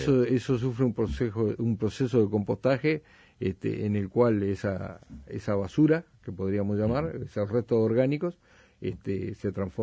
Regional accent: Mercedes, Soriano, Uruguay; yo tuve la suerte de criarme en Mercedes

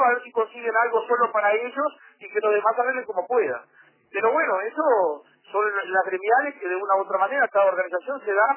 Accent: Uruguay; como somos los uruguayos

